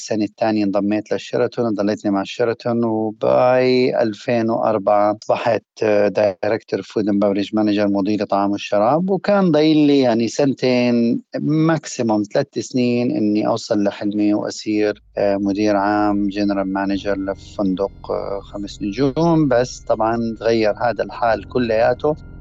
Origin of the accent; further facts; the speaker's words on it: Amman Governorate, Jordan; also born or lived in Kuwait; أنا من مواليد الكويت لأب وأم فلسطينيين لاجئين في مخيم الوحدات في الأردن. قضيت يعني طفولتي في المخيم ودرست كمان في مدارس الوكالة،